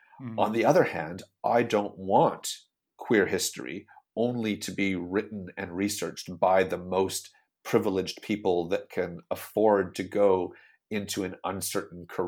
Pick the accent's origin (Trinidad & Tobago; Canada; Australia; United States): Canada; now in United Kingdom; she's American, I'm Canadian, both of us are North Americans saying, what's going on in this funny country we've moved